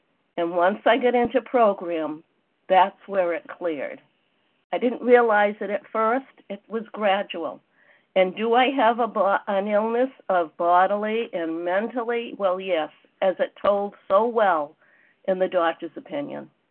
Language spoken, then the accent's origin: English; Massachusetts, United States; I'm from Massachusetts.